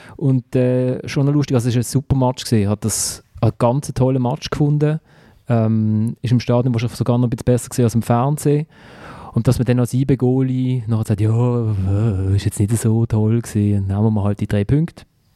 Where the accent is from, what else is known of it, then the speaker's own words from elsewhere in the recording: Basel, Basel-Stadt, Switzerland; Ich finde, Pascal Schürpf mag ich halt einfach als Basler.